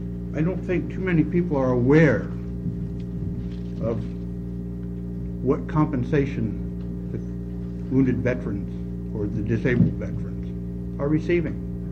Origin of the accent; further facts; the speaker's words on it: Salem, United States; I was born and raised in Salem. I am 56 years old.